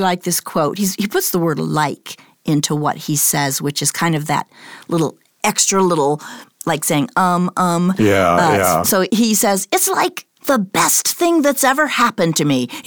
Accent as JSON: {"language": "English", "country": "United States", "said": "As an American, I think of all those kids. And my own kids, everybody, almost every kid in the summer plays Little League baseball."}